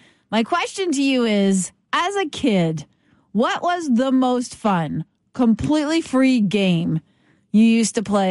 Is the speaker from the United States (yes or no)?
no; Ontario, Canada; But I grew up in Ontario